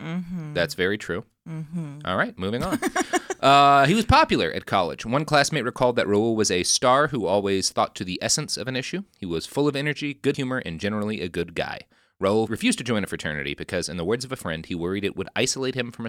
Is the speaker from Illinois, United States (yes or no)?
no; Texas, United States; moved away; also born or lived in California; I grew up in Texas, and then I moved to California